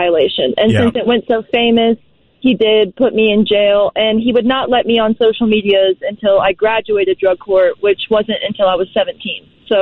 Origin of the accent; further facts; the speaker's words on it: Dayton, Ohio, United States; So I am originally from Dayton, Ohio.